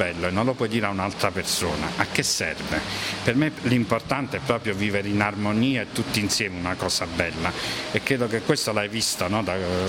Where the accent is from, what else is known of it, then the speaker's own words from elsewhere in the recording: Naples, Campania, Italy; Beh, come me, io sono napoletano, insomma, sole mio, la pizza